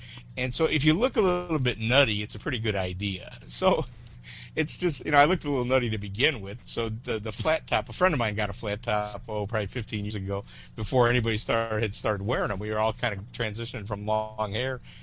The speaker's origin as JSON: {"language": "English", "town": "Chicago", "region": "Illinois", "country": "United States", "tie": "born or raised there", "lives_now": "Lakeland, United States", "said": "I was born in Chicago, lived there most of my life, moved to the western suburbs early on, and lived right outside of Chicago. And 6 years ago, I moved down to Lakeland, Florida. That's where I live now. I'm 49 years old."}